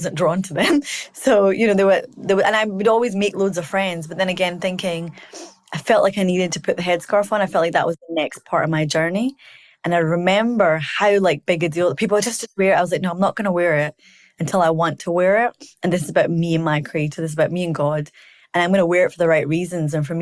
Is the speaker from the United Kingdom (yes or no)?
yes; Scotland, United Kingdom; I grew up in Scotland. I went to predominantly white school.